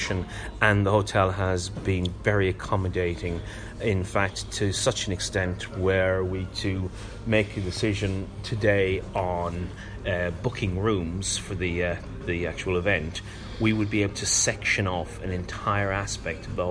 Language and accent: English; Ireland; accent: Irish; And I gathered from my accent you'll think I'm fully in support of a good Irish airline that goes backwards.